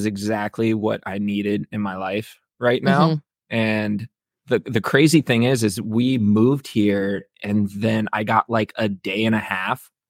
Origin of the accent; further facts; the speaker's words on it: Virginia, United States; You know, growing up in Virginia, the Blue Ridge Mountains were always kind of just a few hours away, but I never explored them.